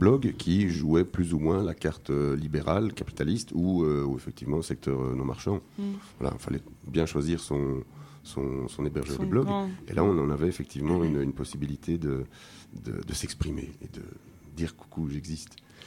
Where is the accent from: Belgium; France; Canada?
Belgium; Donc en tant que Belge, si on veut intenter un procès pour récupérer par exemple toutes ces photos, il faut aller ouvrir la procédure dans une cour en Irlande.